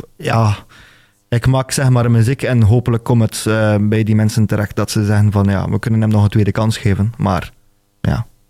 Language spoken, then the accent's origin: Dutch; Veurne, Flanders, Belgium; also born or lived in Ostend; Ik kom persoonlijk van Veurne. Ben daar niet geboren, ben geboren uit Oostende.